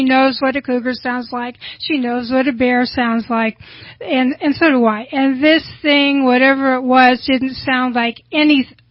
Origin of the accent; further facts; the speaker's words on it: Ukiah, California, United States; I grew up in Ukiah, California.